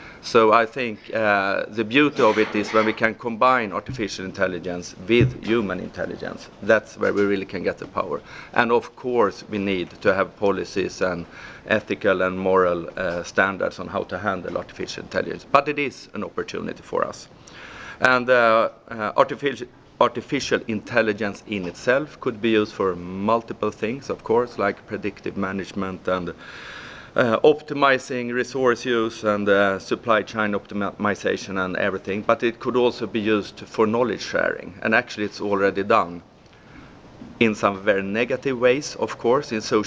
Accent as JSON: {"language": "English", "country": "Sweden", "tie": "born or raised there", "said": "in my hometown back in Sweden, it's quite cold up in the Arctic"}